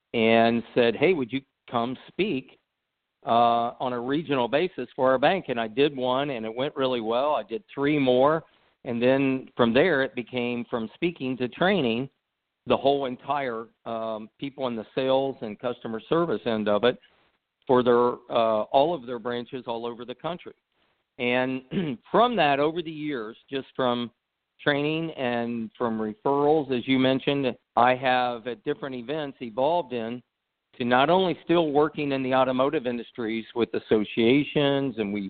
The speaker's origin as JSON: {"language": "English", "region": "Midwest", "country": "United States", "tie": "born or raised there", "said": "And I grew up in the Midwest in a steel town, and it was a very bad economy at the time."}